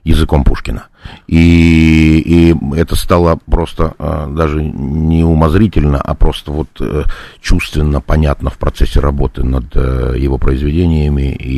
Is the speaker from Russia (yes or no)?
no; Ukraine; И я вообще с Украины, и папу уже похоронили, мама сейчас здесь, в России.